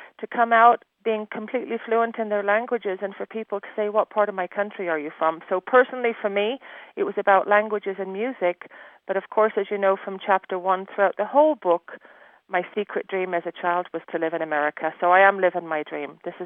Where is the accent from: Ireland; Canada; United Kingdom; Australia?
Ireland; now in United States; It's just who we are as an Irish people, Celtic people.